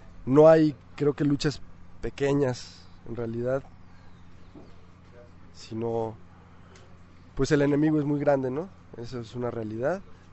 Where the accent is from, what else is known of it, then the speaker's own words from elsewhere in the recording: Irapuato, Guanajuato, Mexico; vengo de Irapuato.